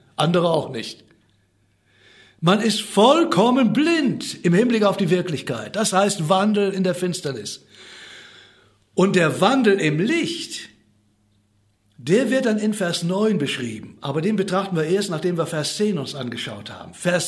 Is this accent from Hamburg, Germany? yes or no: no; Cologne, North Rhine-Westphalia, Germany; ich bin ja in Köln groß geworden